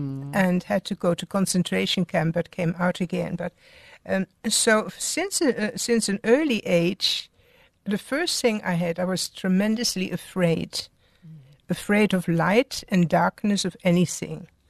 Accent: Netherlands; So I grew up in Holland, and then after the war, I remember a lot of British soldiers came to our house.

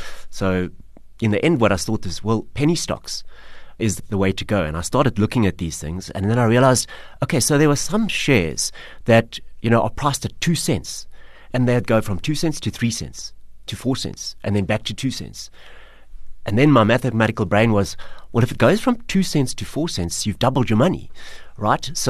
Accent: Durban, KwaZulu-Natal, South Africa; So I grew up in Durban, which, you know, if you think about back to my era, and I'll probably define myself by saying, you know, I grew up in the era of the best music ever, which is the 80s.

